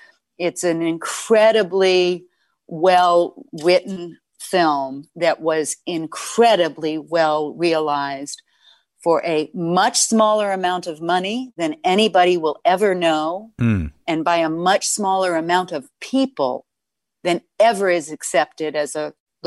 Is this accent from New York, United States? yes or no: yes; New York, United States; I was born in Manhattan.